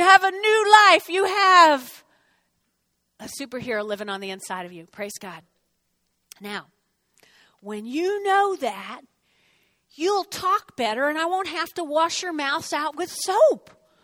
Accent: New Jersey, United States; Because I'm from New Jersey.

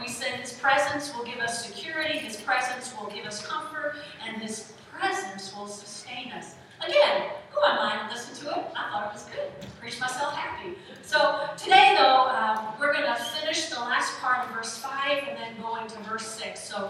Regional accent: New Jersey, United States; And I grew up outside of New York City in North Jersey.

